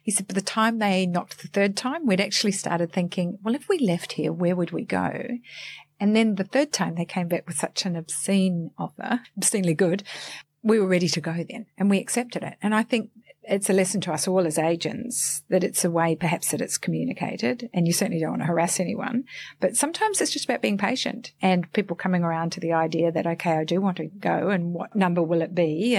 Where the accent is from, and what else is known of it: New Zealand; moved away as an adult